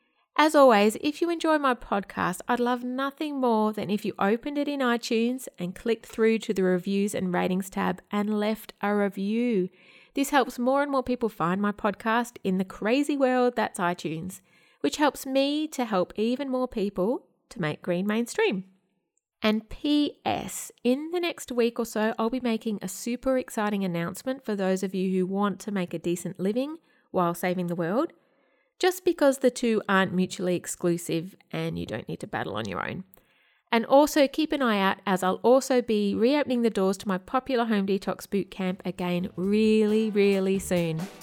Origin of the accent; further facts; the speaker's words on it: Australia; This didn't surprise me either, since like attracts likes, and I'm Australian in that age bracket too.